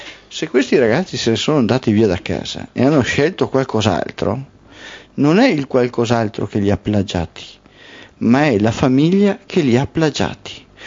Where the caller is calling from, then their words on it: Bassano del Grappa, Veneto, Italy; Ciao ragazzi, sono da Bassano.